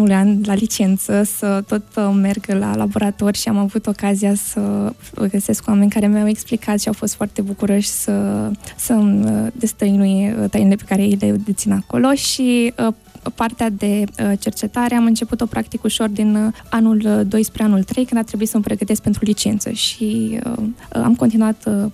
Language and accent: Romanian; Bacău, Bacău County, Romania; now in Iași, Romania; Eu sunt din Bacău deloc.